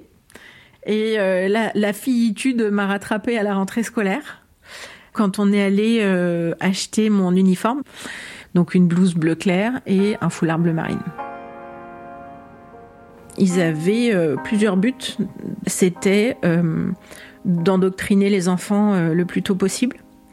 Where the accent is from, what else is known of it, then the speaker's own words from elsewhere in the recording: Iran; French is a second language; now in France; j'ai 52 ans, je suis née en Iran évidemment, je viens d'une famille relativement aisée